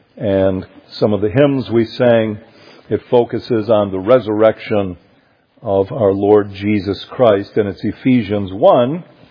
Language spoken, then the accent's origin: English; Grand Rapids, Michigan, United States; I grew up in Grand Rapids, Michigan.